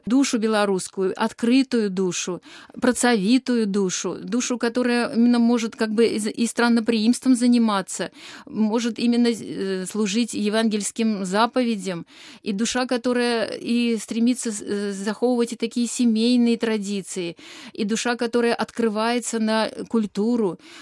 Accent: Baku, Azerbaijan; я недобре ведаю белорусскую мову, потому что я родилась в Баку. У меня папа был военный, и поэтому 40 лет я там прожила. Но читаю я по-белорусски хорошо, молюсь я по-белорусски хорошо

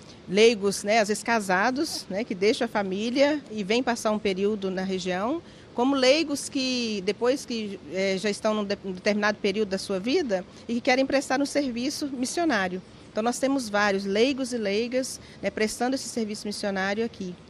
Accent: Minas Gerais, Brazil; Eu sou mineira. Eu sou mineira, mas já estou apaixonada pela Amazônia.

